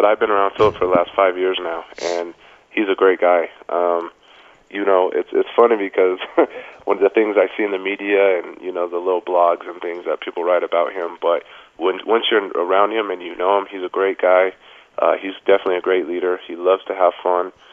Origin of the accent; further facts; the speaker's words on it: Grand Junction, Colorado, United States; I grew up in Grand Junction over on the Western Slope.